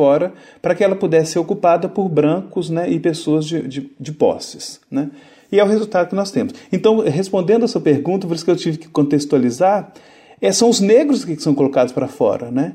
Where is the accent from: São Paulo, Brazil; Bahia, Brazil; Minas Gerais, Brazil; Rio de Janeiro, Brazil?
Minas Gerais, Brazil; Belo Horizonte; E nós, enquanto belo-horizontinos, eu estou falando desse lugar enquanto belo-horizontino, nascido aqui